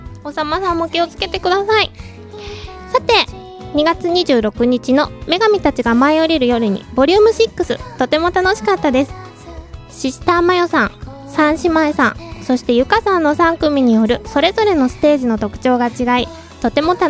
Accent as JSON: {"language": "Japanese", "region": "Hokkaido", "country": "Japan", "tie": "born or raised there", "lives_now": "Tokyo, Japan", "said": "私の地元北海道は桜が咲くのが5月とかなので、もっと後なんだけど"}